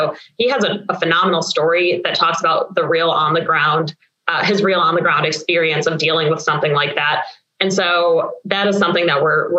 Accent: Midwest, United States; And yes, I am a Midwesterner, which you could probably tell after 5 seconds of me talking

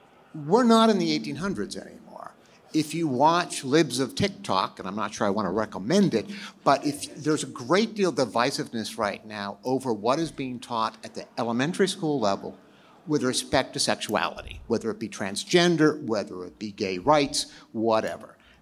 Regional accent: Philadelphia, Pennsylvania, United States; I'm from Philadelphia. I know very well about those.

